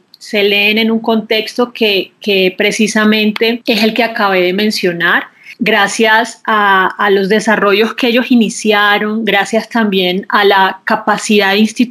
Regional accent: Barranquilla, Atlántico, Colombia; now in Bogotá, Colombia; hace aproximadamente 6 años llegué a la ciudad de Bogotá. Yo soy barranquillera y para ampliar mis horizontes académicos, profesionales, me trasladé a la capital del país. Hace 6 años llegué a esta ciudad

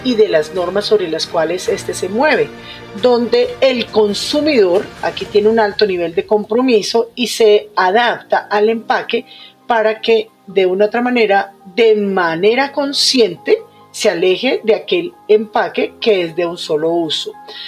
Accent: Colombia; Hay empresas de las cuales nos tenemos que sentir orgullosos como colombianos

